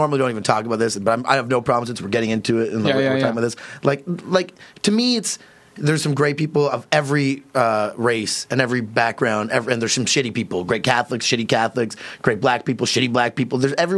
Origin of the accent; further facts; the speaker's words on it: Toronto, Ontario, Canada; I have some great Muslim friends. I'm from Toronto.